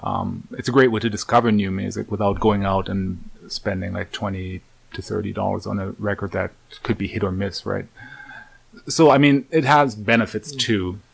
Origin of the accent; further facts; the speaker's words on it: Germany; I grew up actually with my grandparents.